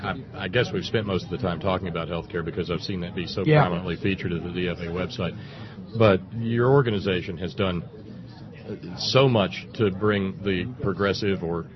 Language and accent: English; Alabama, United States; now in West Virginia, United States; Well, I was born and raised in Alabama, but I'm from I live in West Virginia now.